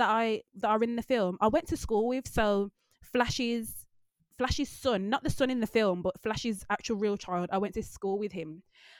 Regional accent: Birmingham, West Midlands, United Kingdom; it reminds me of home, obviously, because I am from Birmingham

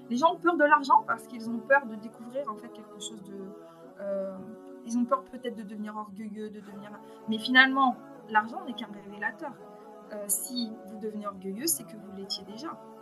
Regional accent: France; Alors déjà, parce que je suis originaire de La Réunion. Donc, mon père est né à La Réunion. Moi, j'ai grandi en France. Et donc, je suis convertie

